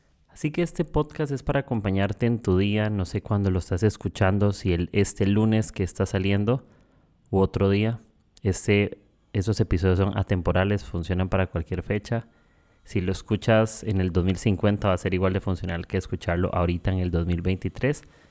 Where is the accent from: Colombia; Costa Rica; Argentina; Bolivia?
Costa Rica; now in Lima, Peru; Soy tico, soy costarricense. Soy del país más feliz del mundo, del país más pura vida. Y en este instante, no sé, mañana, ni pasado mañana, no sé a dónde estaré, pero ahorita estoy viviendo en Perú, en Lima.